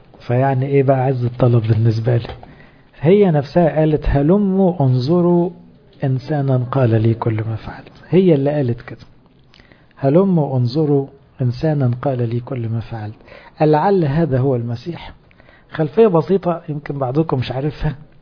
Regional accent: Upper Egypt, Egypt; مش لاني انا صعيدي

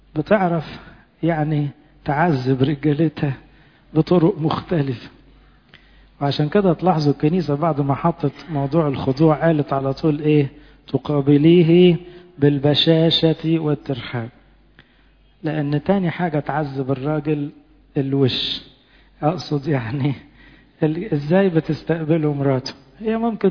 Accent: Egypt; هننسى ان احنا مصريين وننسى ان احنا يعني، انما طب ننسى ان احنا مسيحيين.

